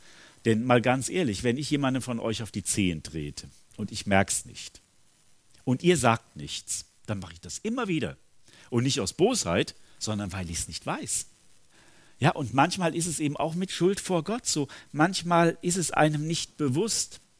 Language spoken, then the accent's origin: German; Eiserfeld, North Rhine-Westphalia, Germany; quer durch die Stadt ans völlig andere Ende, eben dann nach Eiserfeld in meinen Heimatort